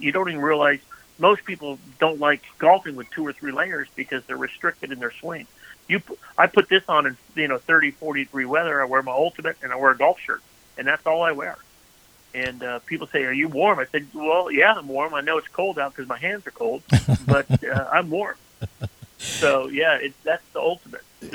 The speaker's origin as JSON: {"language": "English", "country": "United States", "tie": "born or raised there", "said": "And I grew up in the Lake Tahoe area, so I know what cold's all about"}